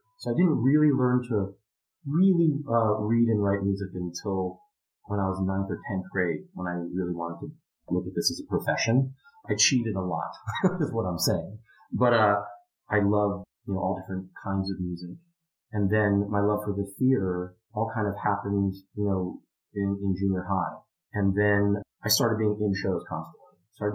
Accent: New Jersey, United States; I was about 5 or 6 years old, and I grew up in New Jersey, and my parents took us to a matinee of Annie

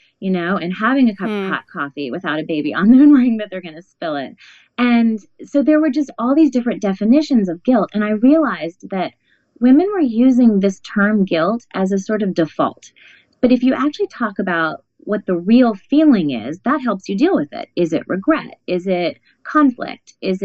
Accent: Atlanta, Georgia, United States; also born or lived in Texas; Yeah, my cousins are all in Ohio. I grew up mostly in Atlanta and Texas.

